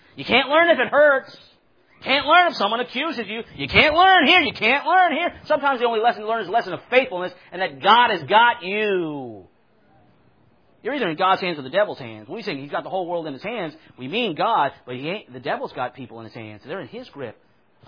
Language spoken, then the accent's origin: English; Orlando, Florida, United States; I'm a city boy. I'm from Orlando.